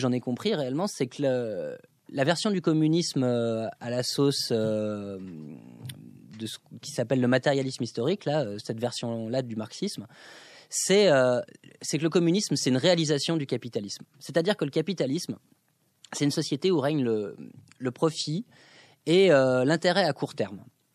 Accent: Grenoble, Auvergne-Rhône-Alpes, France; Moi, par exemple, dans la ville d'où je viens de Grenoble

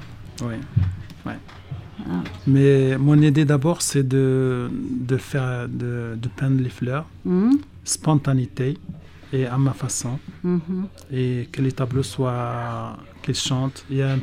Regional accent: Morocco; Oui, c'est peut-être ça qui explique que je viens du Maroc. Enfin, les couleurs un peu chaudes d'un pays chaud.

